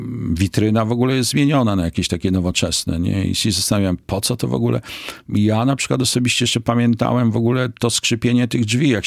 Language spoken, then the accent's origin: Polish; Kraków, Lesser Poland, Poland; ja tutaj nieopodal mieszkałem na Wrocławskiej. Jestem z Krakowa i też od kilku pokoleń jestem z Krakowa, znaczy wszyscy są z Krakowa. Także ja z tym miastem jestem związany. Wiesz, cały jestem z tego miasta, no.